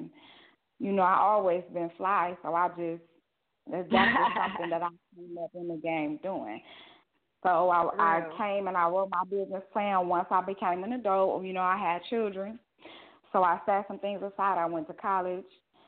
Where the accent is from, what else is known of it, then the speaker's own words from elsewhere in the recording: Ohio, United States; now in Atlanta, United States; because I'm from Ohio. I live in Atlanta.